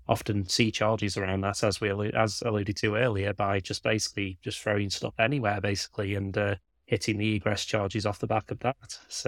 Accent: Stoke-on-Trent, West Midlands, United Kingdom; but I'm from Stoke, words often get lost in translation. Weird version of English we speak over here.

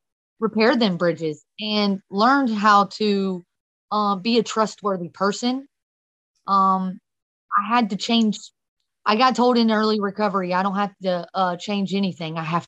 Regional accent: Ohio, United States; now in Tennessee, United States; And so I'm originally from Ohio, but we came down here to Tennessee.

